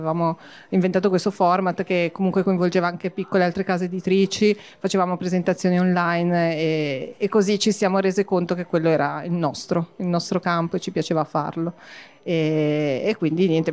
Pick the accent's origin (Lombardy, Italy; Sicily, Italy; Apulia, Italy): Lombardy, Italy; Milan; Padova è un po' anche una mia città, ho tanti amici qua, ho parenti, ho tutti, noi siamo di Milano